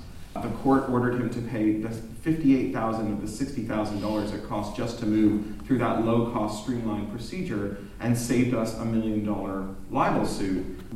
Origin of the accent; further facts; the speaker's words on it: Canada; as a Canadian, I'm meant to be quite hostile to Americans, and in many cases I am.